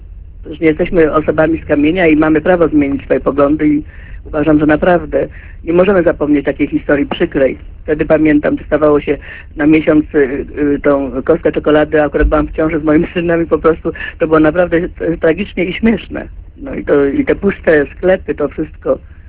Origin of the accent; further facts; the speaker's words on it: Silesian Voivodeship, Poland; now in Paris, France; pochodzę ze Śląska, mieszkam obecnie we Francji